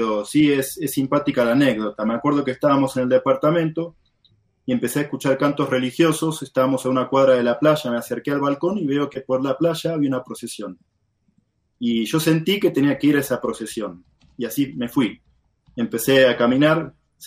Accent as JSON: {"language": "Spanish", "town": "San Martín", "region": "Buenos Aires Province", "country": "Argentina", "tie": "born or raised there", "said": "Somos de San Martín, ahí del conurbano bonaerense. Bueno, nací en la capital federal, pero soy bonaerense, ¿no es cierto? Como buen habitante de San Martín, hincha fanático de Chacarita Juniors."}